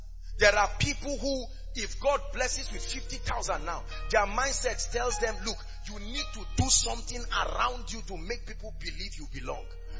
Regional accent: Nigeria; I grew up in Nigeria, and there is a way.

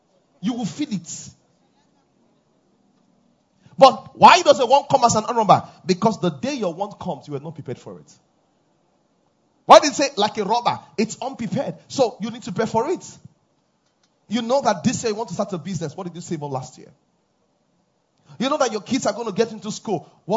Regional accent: Nigeria; I say, I come from Nigeria.

